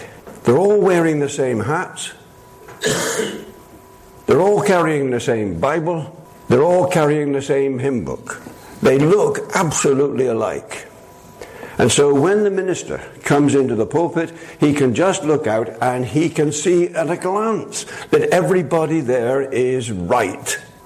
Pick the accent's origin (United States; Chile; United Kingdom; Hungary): United Kingdom; England; Now, as an Englishman, it's what I am, this is part of my genes.